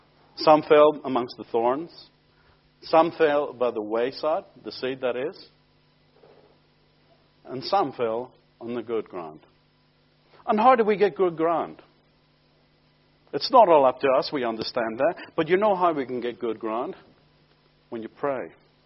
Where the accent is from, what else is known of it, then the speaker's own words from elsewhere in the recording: Belfast, Northern Ireland, United Kingdom; when I was a young boy growing up in Belfast, I didn't know what this door knocking business was all about